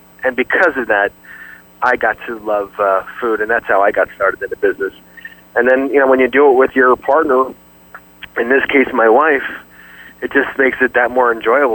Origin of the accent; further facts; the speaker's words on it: New Jersey, United States; Well, I come from New Jersey originally, and my father always said we were a seafood family. And growing up at the Jersey Shore